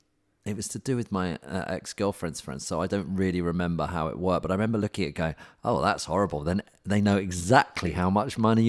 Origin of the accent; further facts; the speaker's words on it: United Kingdom; Yeah, that's because we're British, though, isn't it?